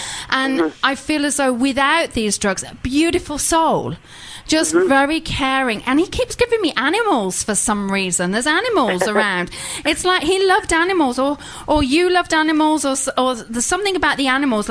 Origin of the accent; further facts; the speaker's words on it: England, United Kingdom; Yeah, thank you. I don't know. I'm English. That's what I blame it on.